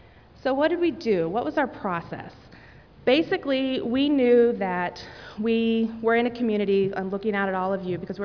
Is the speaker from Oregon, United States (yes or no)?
yes; Oregon, United States; I am from Oregon